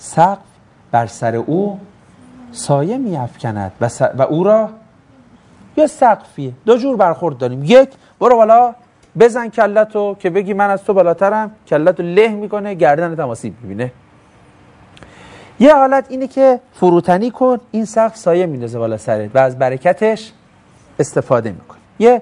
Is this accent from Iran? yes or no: yes; Tabriz, East Azerbaijan, Iran; استادم گفت اهل کجا هستی؟ گفتم تبریز. گفت چند وقت است که به نجف آمده ای؟ گفتم 4 سال است.